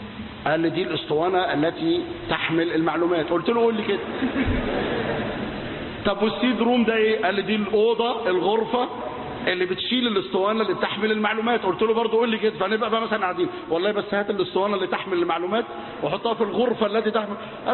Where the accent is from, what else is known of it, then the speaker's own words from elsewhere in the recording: Egypt; ما أنا عربي هو بكلمك أنا مصري معاك